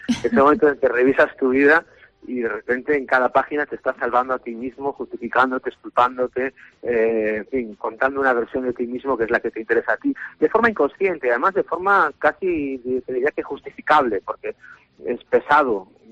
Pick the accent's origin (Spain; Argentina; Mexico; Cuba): Spain; Galicia; Sí, inevitable porque es mi tierra y porque la conozco mucho y porque aquí, pues iba a decir que he vivido, pero prácticamente vivo, porque me pillas ahora mismo en Pontevedra y estoy casi la mitad del año aquí y he vivido toda mi vida